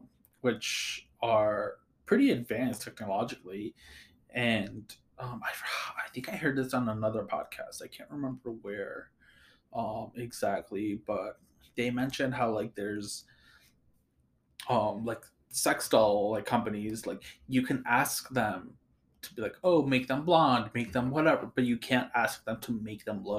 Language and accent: English; Peru; So when I was little, growing up in Peru, we owned a Super Nintendo